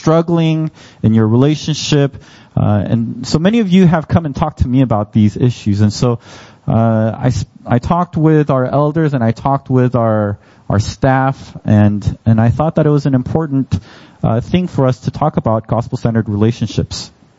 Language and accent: English; United States; I'm Korean American.